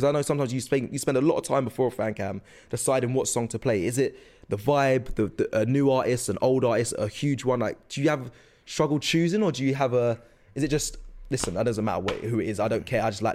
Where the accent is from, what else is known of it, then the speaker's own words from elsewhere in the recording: Jamaica; I'm a Jamaican man. I'm going to be honest, light skin as well, Jamaican.